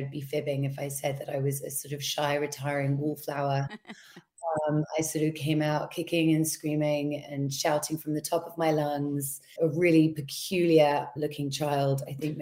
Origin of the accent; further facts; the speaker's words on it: London, United Kingdom; born and raised in London, grew up kind of just out, not outside of London, but in a more kind of, I would say a greener area of London